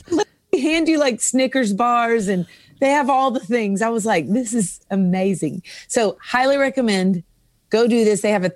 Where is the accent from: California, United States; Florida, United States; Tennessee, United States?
Tennessee, United States; Nashville; Born and raised in Nashville.